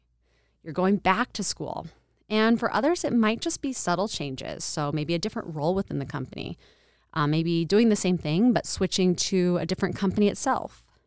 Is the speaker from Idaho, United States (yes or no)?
yes; Boise, Idaho, United States; I'm from Boise originally. I was going to Boise State studying journalism.